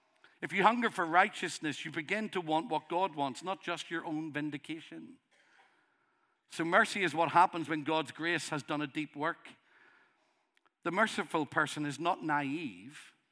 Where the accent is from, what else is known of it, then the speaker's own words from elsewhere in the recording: Northern Ireland, United Kingdom; I am from Northern Ireland. Did you notice? Sometimes people say to me, what's your accent? And I'll say, I don't have an accent. I have a dialect. Of course, I have an accent.